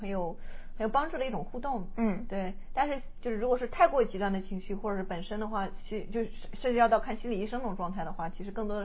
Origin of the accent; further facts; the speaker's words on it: northern China, China; 北方人，我是北方人